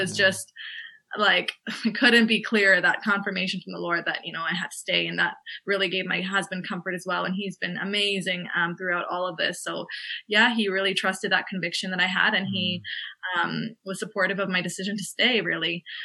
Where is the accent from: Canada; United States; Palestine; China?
Canada; now in Limerick, Ireland; I'm a Canadian medical student who's studying in Ireland. I've been studying at the University of Limerick for the past 4 years.